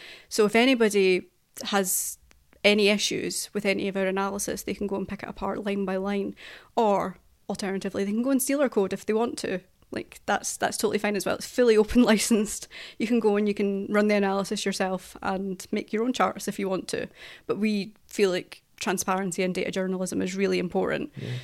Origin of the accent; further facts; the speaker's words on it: Scotland, United Kingdom; accent: Scottish; Sorry, this is my Scottish accent not helping here.